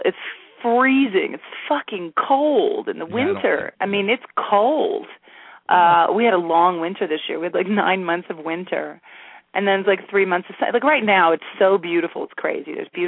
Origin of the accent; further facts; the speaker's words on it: Texas, United States; also born or lived in Tennessee / New York / North Carolina; I'm originally from Texas.